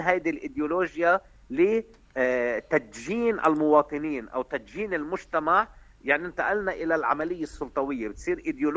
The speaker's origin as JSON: {"language": "Arabic", "country": "Lebanon"}